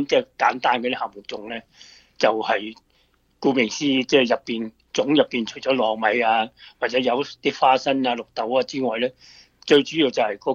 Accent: Guangdong, China

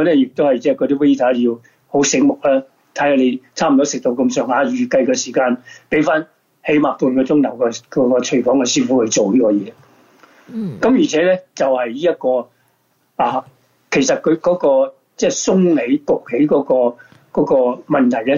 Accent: China; 咁我哋中国人咧就即系译咗佢叫做酥芙蕾啊

